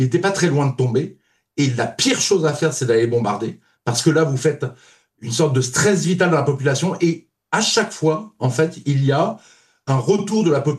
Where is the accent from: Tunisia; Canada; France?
France; Vous savez, en tant que Français, il y a plein de régimes qui ne nous plaisent pas.